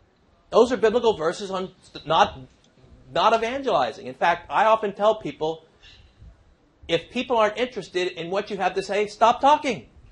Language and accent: English; Bethlehem, West Bank, Palestine; I grew up in, I was born and raised in Bethlehem